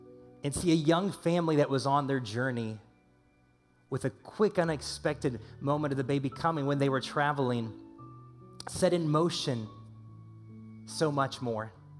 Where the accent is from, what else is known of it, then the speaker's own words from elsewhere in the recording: Southern United States, United States; you understand, I'm from the South, people. And so we don't have near as much snow.